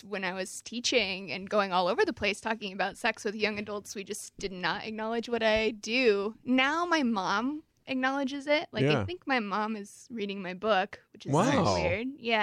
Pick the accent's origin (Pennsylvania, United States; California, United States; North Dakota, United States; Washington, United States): California, United States; In a sort of rural area outside of Sacramento.